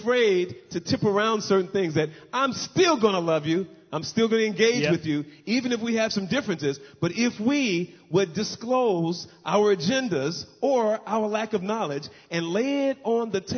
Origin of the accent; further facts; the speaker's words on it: Los Angeles, California, United States; But many of the people in our neighborhood were all blue collar workers, basically. It was tough growing up in South Central L.A. like that.